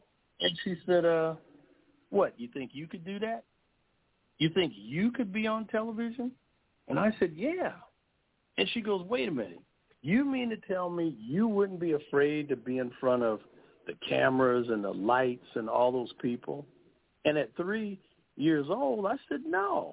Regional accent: Long Beach, California, United States; I was just a little boy in a middle-class neighborhood growing up in Long Beach, California.

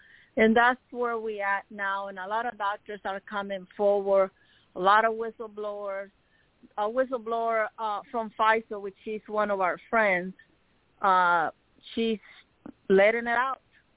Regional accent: Managua, Nicaragua; moved away; Yeah, I grew up in Managua, yes, in the city.

